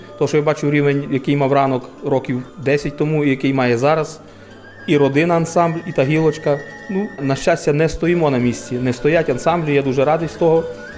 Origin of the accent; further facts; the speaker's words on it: Rivne Oblast, Ukraine; Я сам з Рівненської області, не самого Рівного